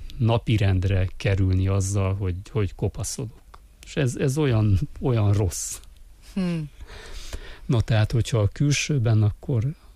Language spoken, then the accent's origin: Hungarian; Backamadaras, Mureș County, Romania; én falun nőttem fel, és nagyon keveset jártunk be városra, annak ellenére, hogy 18 kilométerre van csak Backamadaras Marosvásárhelytől